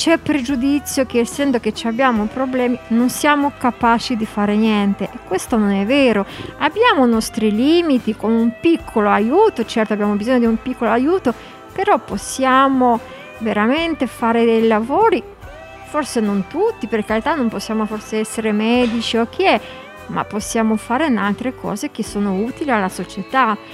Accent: Poland; Italian is a second language; now in Italy; Purtroppo io sono quasi 23 anni in Italia, più anni in Italia che in Polo

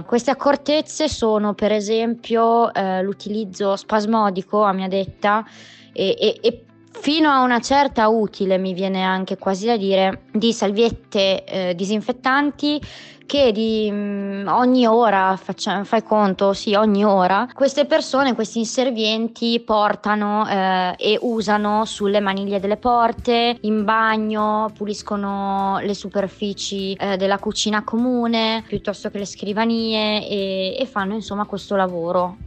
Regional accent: Bologna, Emilia-Romagna, Italy; now in Düsseldorf, Germany; ho 29 anni e sono originaria di Bologna, come magari si può sentire dall'accento, e però vivo a Düsseldorf in Germania.

